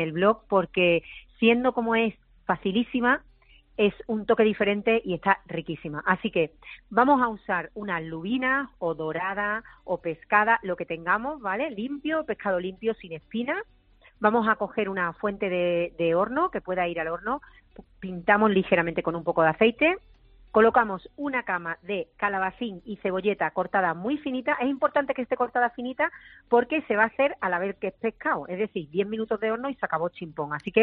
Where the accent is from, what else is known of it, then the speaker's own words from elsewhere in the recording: Málaga, Andalusia, Spain; Pues te diré que como malagueña que soy, soy muy comedora de pescados